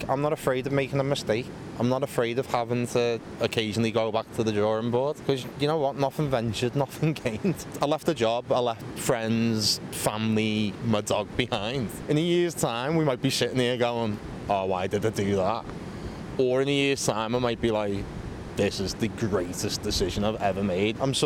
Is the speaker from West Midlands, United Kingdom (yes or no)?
no; Liverpool, North West England, United Kingdom; now in Sunderland, United Kingdom; I'd say my favourite city in the world is my hometown. I will be the biggest advocate for Liverpool in the world, but I'm not there anymore. Sunderland's my new hometown, so now I'm the biggest advocate for Sunderland in the world.